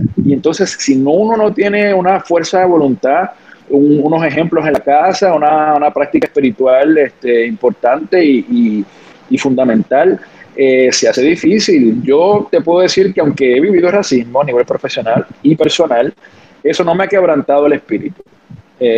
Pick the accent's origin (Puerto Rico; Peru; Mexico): Puerto Rico; Loíza; Yo soy de Loíza, Puerto Rico. Yo crecí en un hogar donde nunca hubo una barrera para yo como niño negro soñar con lo que quisiera hacer.